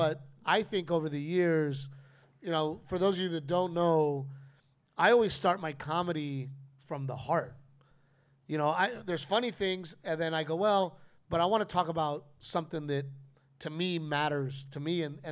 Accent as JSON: {"language": "English", "region": "Texas", "country": "United States", "said": "And I go, I'm from Texas. I shook his hand."}